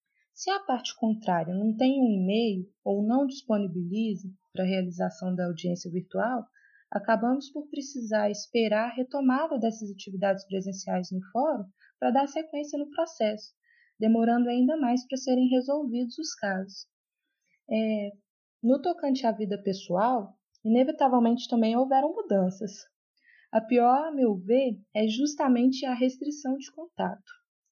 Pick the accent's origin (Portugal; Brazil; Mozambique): Brazil; Curvelo, Minas Gerais; now in Sete Lagoas, Brazil; eu tenho 25 anos, sou da cidade de Curvelo, Minas Gerais, mas há 2 anos eu moro em Sete Lagoas